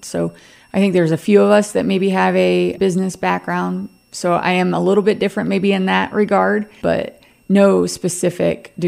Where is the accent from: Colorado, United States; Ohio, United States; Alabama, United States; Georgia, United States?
Ohio, United States; Ashland; I was familiar with Wayne and Holmes because I grew up in Ashland. I live in Ashland.